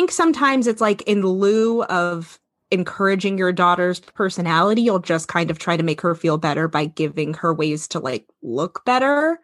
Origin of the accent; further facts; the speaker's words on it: Paramus, New Jersey, United States; because that is my neck of the woods where I grew up, I'm from Paramus, home of the best sunsets